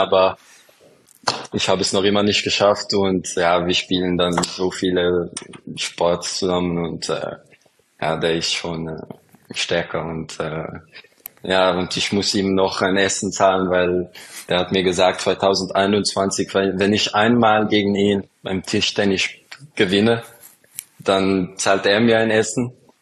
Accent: Luxembourg; Ja, ich bin in Luxemburg groß geworden.

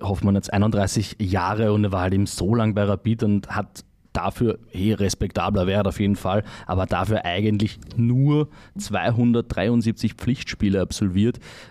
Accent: Vienna, Austria; Ich bin groß geworden in der Nähe von Schönbrunn

